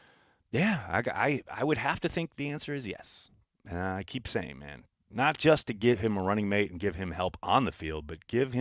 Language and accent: English; Texas, United States; I'm from South Texas, and we are currently in the 20s.